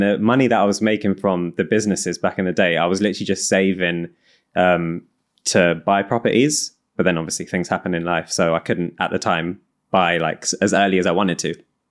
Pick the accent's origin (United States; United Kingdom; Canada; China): United Kingdom; London; now in Newcastle, United Kingdom; I moved to Newcastle now, obviously, from the accent. I'm originally from London, moved to Newcastle 2 years ago.